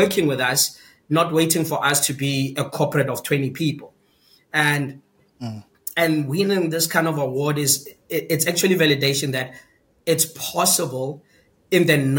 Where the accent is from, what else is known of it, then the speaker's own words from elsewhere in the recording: Itsoseng, North West, South Africa; I'm from Itsoseng in the Northwest. It's a small township in the middle of Northwest between Mahikeng and Lichtenberg. It's only claim to fame, if you Google it, is people fighting for water because we haven't had water since 2005, right?